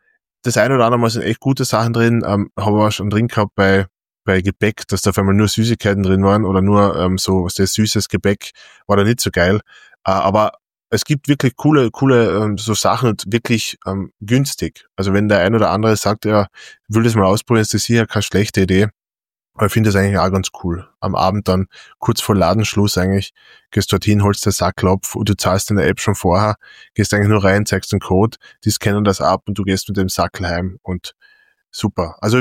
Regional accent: Austria

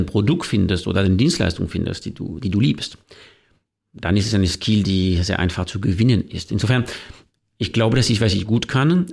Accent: France; now in Germany; Also allgemein, erstmal ist als Franzose in Deutschland besonders einfach, weil wir

